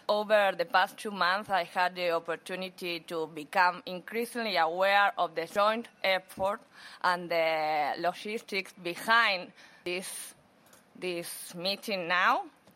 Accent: Buenos Aires, Argentina; English is a second language; from Buenos Aires

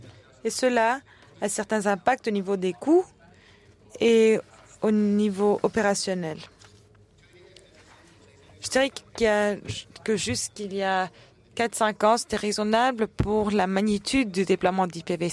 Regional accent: Cuba; Moi, je viens du Cuba.

